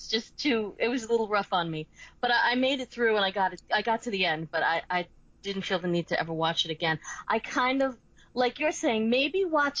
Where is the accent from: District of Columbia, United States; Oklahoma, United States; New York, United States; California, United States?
New York, United States; And I'm Italian and I'm from New York.